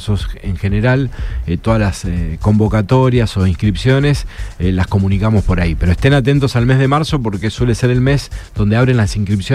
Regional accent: San Jorge, Santa Fe, Argentina; now in Rosario, Argentina; Bueno, yo vine de San Jorge, no tenía pensado quedarme a priori en Rosario. Y después hice toda mi vida acá.

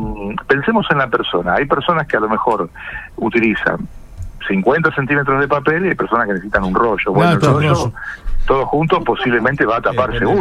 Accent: Rosario, Santa Fe, Argentina; Soy de Rosarino

